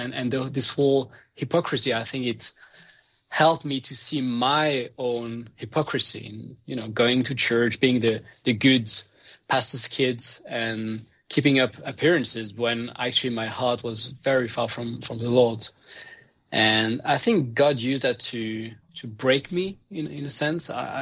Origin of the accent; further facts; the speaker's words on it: Lausanne, Vaud, Switzerland; also born or lived in France; I was born in France, but then raised in Switzerland, in Lausanne. And I grew up in a Christian home. So my dad was a pastor.